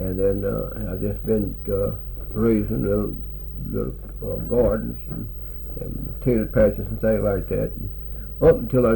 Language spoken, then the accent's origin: English; Hawthorne, Louisiana, United States; Well, I was born right here in Vernon Parish, well, in Hawthorne.